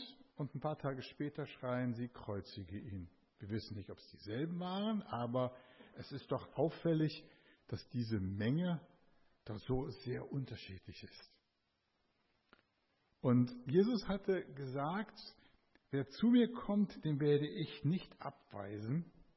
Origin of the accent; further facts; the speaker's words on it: Hagen, North Rhine-Westphalia, Germany; das ist meine Frau Elke und wir kommen aus Hagen.